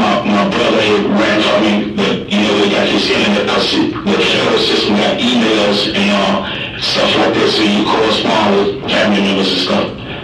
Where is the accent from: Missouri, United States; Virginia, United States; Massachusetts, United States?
Virginia, United States; now in Arizona, United States; I was coming from California, coming home to visit my people. This was in October. So I was trying to get back home to Virginia for the holidays and just ran out of money coming through here.